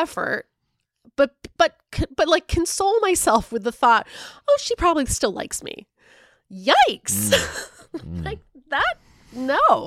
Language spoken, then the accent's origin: English; California, United States; She and I grew up together in California